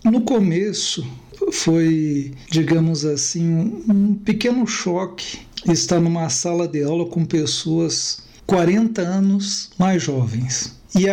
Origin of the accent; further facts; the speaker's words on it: Bagé, Rio Grande do Sul, Brazil; moved away as an adult; now in Brasília, Brazil; sou natural de Bagé, no Rio Grande do Sul, tenho 64 anos e 40 anos de Brasília.